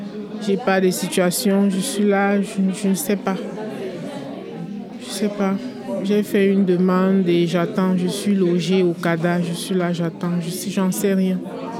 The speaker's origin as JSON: {"language": "French", "country": "Cameroon", "also_born_or_lived": "Greece", "moved": "yes", "said": "Je suis partie du Cameroun."}